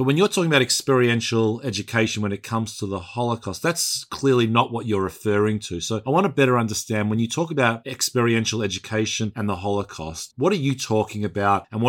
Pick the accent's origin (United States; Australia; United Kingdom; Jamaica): Australia; I come from Australia where Tisha B'Av happens in the middle of the academic year